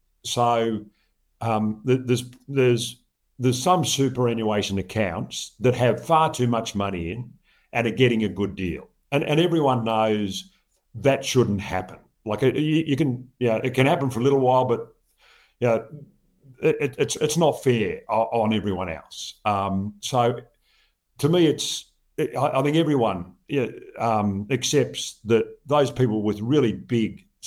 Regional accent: Australia; To me, yeah, and putting sort of my as an Australian hat on, I mean, one of the great things about Australia is it's all about a fair go

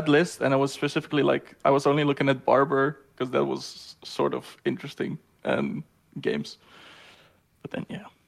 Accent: Netherlands; English is a second language; now in Berlin, Germany; I come from the Netherlands. I work at Ubisoft here in Berlin.

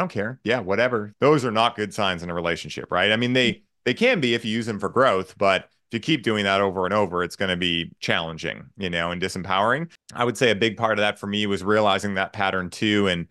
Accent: Boston, Massachusetts, United States; part of the reason I'm grateful that I was raised in Boston

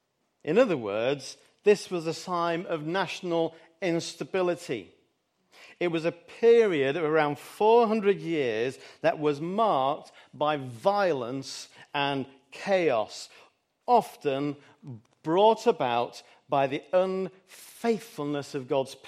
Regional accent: Manchester, North West England, United Kingdom; as a Mancunian, I'm not going to get political.

